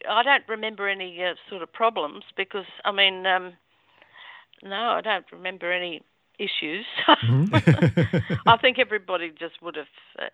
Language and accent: English; Perth, Western Australia, Australia; The only places we didn't go to Perth, unfortunately. I'm from Perth.